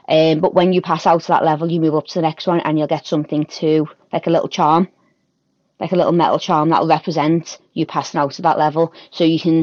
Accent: Liverpool, North West England, United Kingdom; There's one, and it's like a Liverpool dish from where I'm from called Scouse.

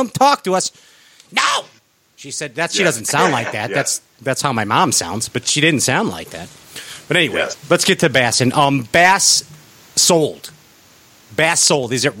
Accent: Chicago, Illinois, United States; since we're both from Chicago, they wanted us to come up with a Chicago blues type thing.

